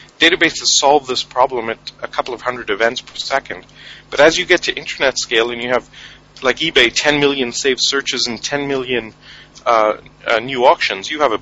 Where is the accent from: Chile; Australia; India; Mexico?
India; also born or lived in Canada / Europe; now in New York, United States; My personal background is I'm actually Canadian, but originally from India. I spent 10 years in Europe, and I've been living in New York for the last 5 years.